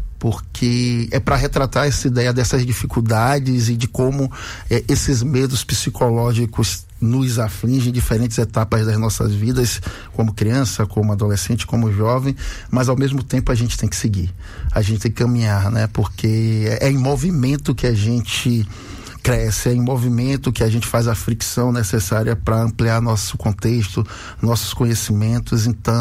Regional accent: Salvador, Bahia, Brazil; Eu sou da Boca do Rio, propriamente dito ali do Barreiro, né? Subindo pelo Marbaque, setor 2.

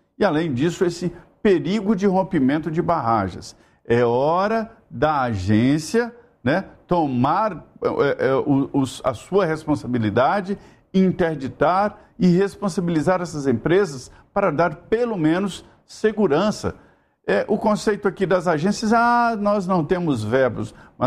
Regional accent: Minas Gerais, Brazil; eu sou de Minas Gerais. É um estado que eu aprendi ali que leva o minério no próprio nome, né?

